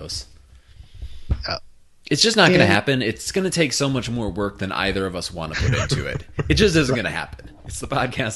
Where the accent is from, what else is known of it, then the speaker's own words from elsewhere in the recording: Midwest, United States; I mean, I'm from the Midwest. Obviously, I fall into that.